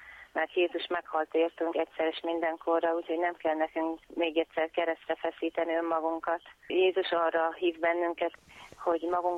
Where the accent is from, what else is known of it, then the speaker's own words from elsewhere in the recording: Hungary; Én magyar vagyok itt